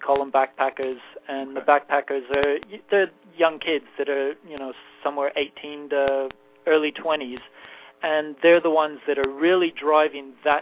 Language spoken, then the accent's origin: English; Chicago, Illinois, United States; born there; also born or lived in Australia; I was born in Chicago